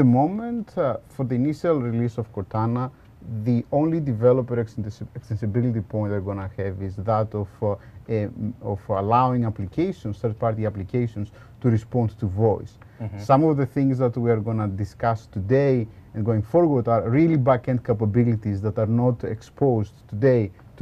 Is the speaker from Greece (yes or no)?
yes; Greece; accent: Greek; English is a second language; it didn't fully understand my strong Greek accent